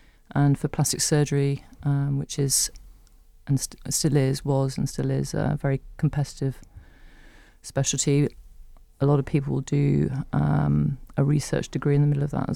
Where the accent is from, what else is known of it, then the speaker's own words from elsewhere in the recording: Poole, South West England, United Kingdom; also born or lived in London, United Kingdom; So I was born in London. From the age of 7, I grew up in Poole in Dorset.